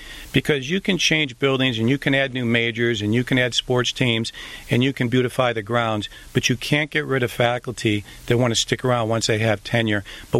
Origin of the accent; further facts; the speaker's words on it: East Lansing, Michigan, United States; even though I was raised in East Lansing